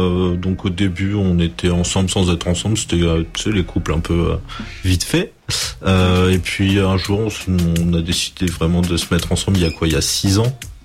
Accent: Ponte da Barca, Viana do Castelo, Portugal; now in France; Alors, moi, je viens du Minho, de Ponte da Barca.

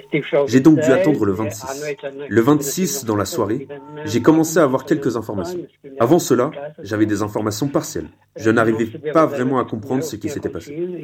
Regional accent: Portugal; moved away as an adult; now in France; J'ai quitté le Portugal en 1970. J'avais 20 ans. Je suis arrivé en France comme réfugié.

